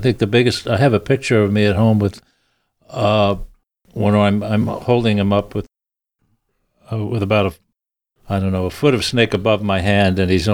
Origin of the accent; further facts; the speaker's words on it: Bethpage, New York, United States; also born or lived in Brooklyn; When I was about 4 or 5 years old, my family joined the White Flight to move out to Long Island, out to Central Long Island, Bethpage, where I lived on a 60 by 100 plot